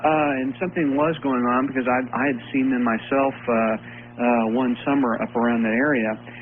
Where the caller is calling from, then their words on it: Cape Girardeau, Missouri, United States; I'm calling from Cape Girardeau, Missouri.